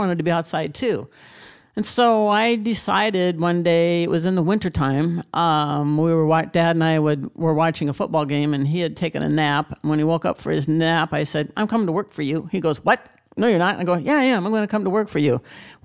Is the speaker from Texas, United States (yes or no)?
no; Iowa, United States; I was born and raised in Iowa, but I'm a Cornhusker. I was raised a Cornhusker.